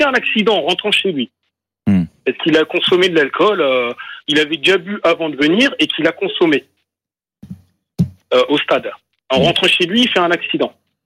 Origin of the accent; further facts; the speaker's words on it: Paris, Île-de-France, France; parce que je suis parisien.